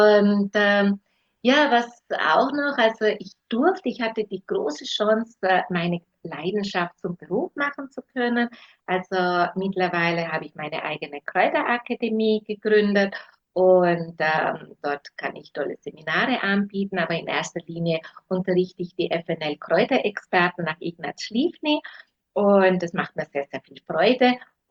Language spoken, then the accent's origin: German; Trentino-Alto Adige, Italy; Ich komme aus dem Süden Südtirol, bin also mitten im Naturpark Trunerhorn aufgewachsen, auf einem Bergbauernhof